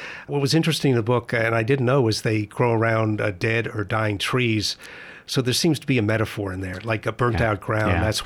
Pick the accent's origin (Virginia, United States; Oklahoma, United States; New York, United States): New York, United States; I grew up in New York, and the only fish I got close to was gefilte fish.